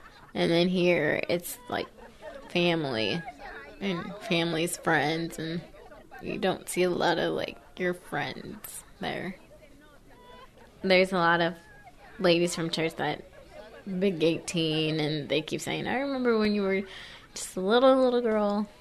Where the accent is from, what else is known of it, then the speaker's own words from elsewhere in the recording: El Salvador; now in Mexico, United States; I'm from El Salvador. It's very dangerous in El Salvador, so we just moved. My grandpa got offered a job here in Mexico, Missouri, and that's how we ended up here. I grew up in the church